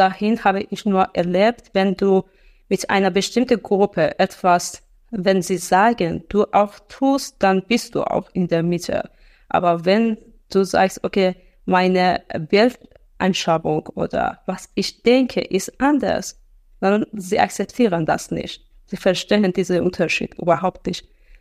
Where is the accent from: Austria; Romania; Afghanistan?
Afghanistan; Herat; German is a second language; moved away as an adult; now in Germany; dann weiter in eine ämtliche Behörde in Afghanistan, in meiner Heimatstadt Herat, gearbeitet.